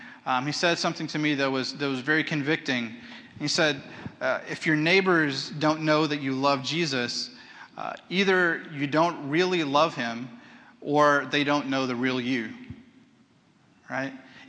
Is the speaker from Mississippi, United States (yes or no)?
no; Houston, Texas, United States; I grew up in Houston, so I'm a fan of the Houston Texans.